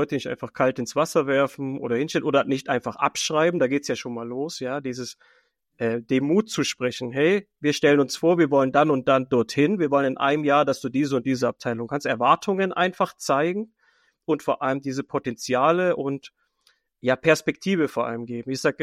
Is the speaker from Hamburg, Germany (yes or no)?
no; Leipzig, Saxony, Germany; born there; ich komme ja gebürtig aus Leipzig und habe meine Ausbildung in Leipzig gemacht und bin dann aus Leipzig ins Allgäu